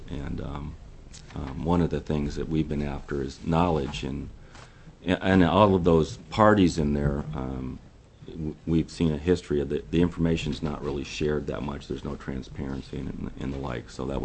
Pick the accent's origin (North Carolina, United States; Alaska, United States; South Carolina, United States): Alaska, United States; Fairbanks; I grew up in Fairbanks and graduated from University of Alaska Fairbanks with an electrical engineering degree